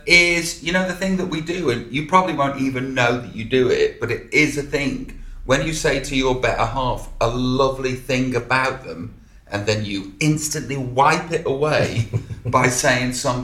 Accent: United Kingdom; I compliment that with the thing that takes it away because I'm British

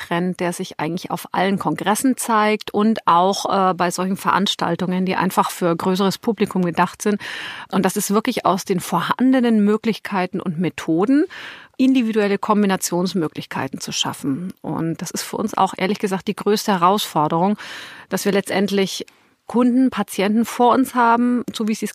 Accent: Southern Germany, Germany; ich komme eigentlich auch aus Süddeutschland und wie gesagt, ich freue mich immer, wenn ich süddeutsche Töne höre.

